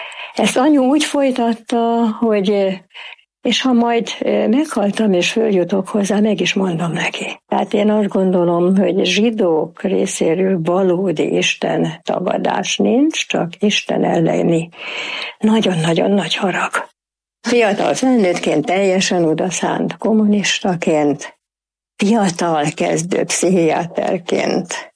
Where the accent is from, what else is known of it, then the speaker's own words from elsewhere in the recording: Budapest, Hungary; Budapesten, a belvárosban, 7. kerületben laktam egy olyan házban, ami annak idején csillagos ház volt. Gyakorlatilag a ház, amikor én gyerek voltam még, a házban minden lakó zsidó volt.